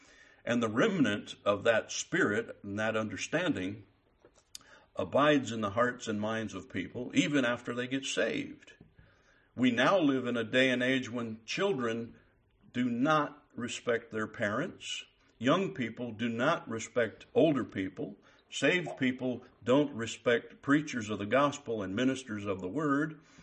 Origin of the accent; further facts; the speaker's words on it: United States; And I can tell you, as an American, I can tell you, citizens of the United States of America don't understand much about this idea of reverence and respect.